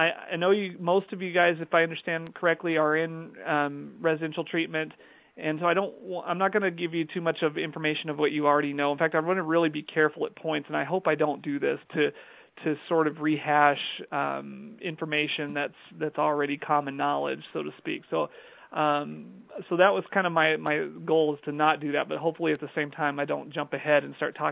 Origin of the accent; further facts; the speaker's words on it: Abilene, Texas, United States; now in Duluth, United States; I'm originally from West Texas, a little town called Abilene, and I graduated my undergraduate and my first master's degree down there.